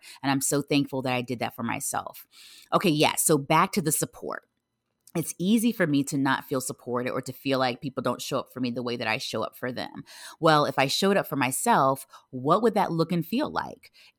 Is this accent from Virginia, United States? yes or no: yes; Virginia Beach, Virginia, United States; I am back and forth between my hometown, Virginia Beach, and then New York.